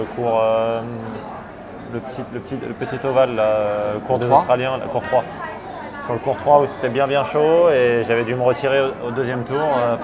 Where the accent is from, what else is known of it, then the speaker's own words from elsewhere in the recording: Île-de-France, France; also born or lived in Texas, United States; J'ai passé pas mal de vacances dans le sud, mais je suis pas du tout rien à voir. Enfin, j'ai pas du tout jamais vécu dans le sud. Je suis parisien, banlieusard.